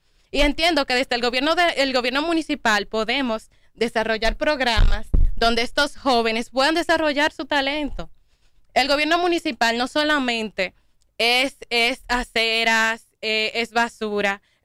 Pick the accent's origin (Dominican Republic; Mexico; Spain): Dominican Republic; Distrito Nacional; Porque también vengo de un barrio. Yo vengo de el sector del Quisqueya y Los Praditos.